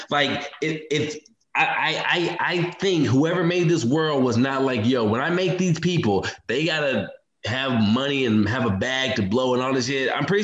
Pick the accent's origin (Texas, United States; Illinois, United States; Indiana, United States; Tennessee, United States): Texas, United States; Austin; No, I am from Austin, Texas.